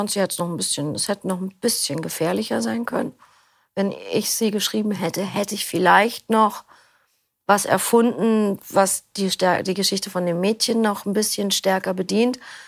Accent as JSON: {"language": "German", "region": "Berlin", "country": "Germany", "tie": "born or raised there", "said": "Ich komme aus Berlin. Bin hier auch geboren"}